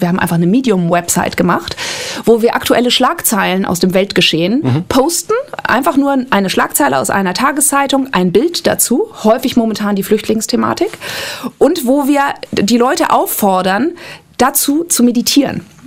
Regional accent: Hamburg, Germany; also born or lived in Munich; now in Berlin, Germany; Und ich komme ja aus Hamburg, habe dann in München studiert, in ein paar anderen Ländern dann auch noch gewohnt.

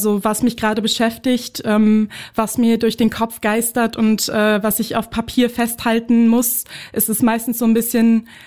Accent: Cologne, North Rhine-Westphalia, Germany; Also ich bin Kölnerin

